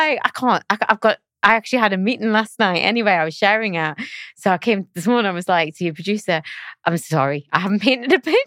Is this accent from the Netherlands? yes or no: no; Gateshead, North East England, United Kingdom; I was born in Gateshead in a council estate, and I had a relatively normal upbringing, and I always wanted to be a pop star.